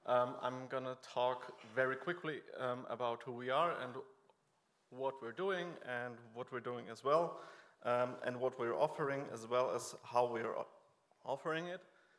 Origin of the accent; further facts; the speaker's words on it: Germany; English is a second language; also born or lived in Poland; But since I'm German and I was born in Poland, I'm suffering twice these days, so be very kind.